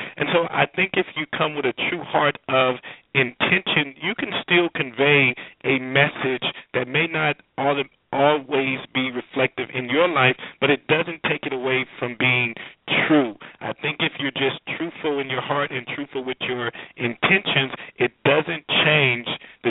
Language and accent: English; Compton, California, United States; And obviously growing up in Compton, California, at a time where Compton was said to be the worst city in America.